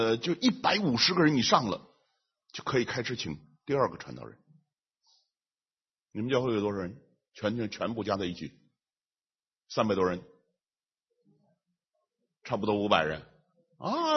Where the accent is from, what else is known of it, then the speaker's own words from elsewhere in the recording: China; 请问是不是神在我们中国人的华人的民族里面招的少啊？